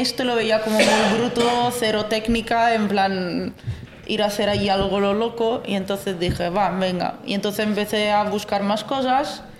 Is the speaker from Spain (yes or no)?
no; Como, Lombardy, Italy